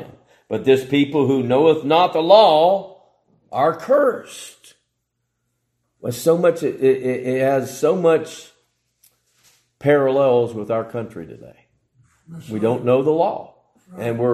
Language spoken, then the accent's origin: English; Smyrna, Georgia, United States; moved away as an adult; But I remember years ago, my hometown, or not really our hometown, but where I grew up most of my life, when I was younger, Smyrna, Georgia.